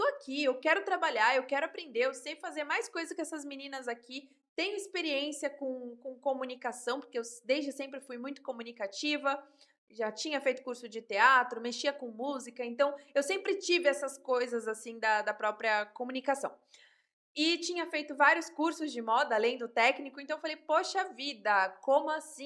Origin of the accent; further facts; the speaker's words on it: Peruíbe, São Paulo, Brazil; born there; Porque eu sou caiçara, tá? Eu nasci em Peruíbe, talvez você nem conheça essa cidade, tá bom? Então, assim, eu nasci numa cidade muito pequena. Eu nasci numa cidade onde as pessoas nascem e morrem nessa cidade.